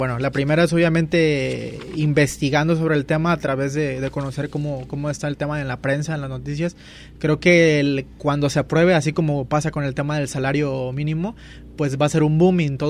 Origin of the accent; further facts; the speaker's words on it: Mexico; como mexicanos